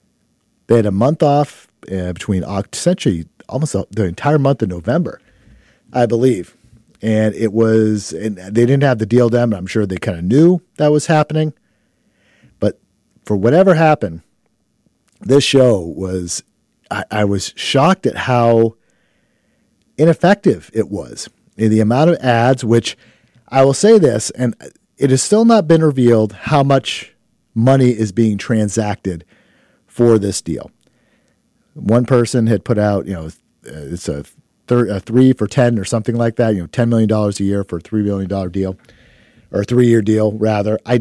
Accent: Maine, United States; He appeared in Maine. Yes, my home state, the 207

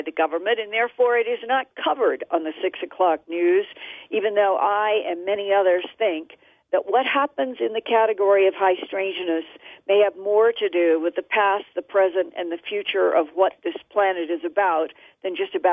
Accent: Boise, Idaho, United States; I grew up in Boise, Idaho. I graduated from Boise High School.

